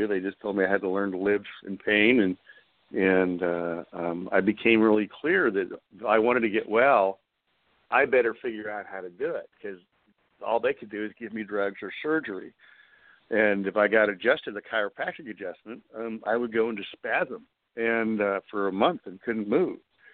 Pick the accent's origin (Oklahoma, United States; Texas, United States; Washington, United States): Texas, United States; I grew up in Texas and we like to mix it up, brawl